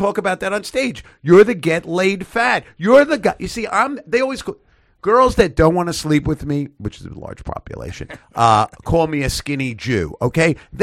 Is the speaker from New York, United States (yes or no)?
yes; Brooklyn, New York, United States; I'm from Brooklyn, all right. I think I know good pizza